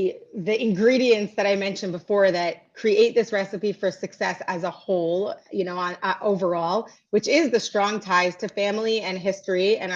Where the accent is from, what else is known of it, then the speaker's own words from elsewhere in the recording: New Jersey, United States; but they became Orthodox, and I grew up Orthodox in New Jersey.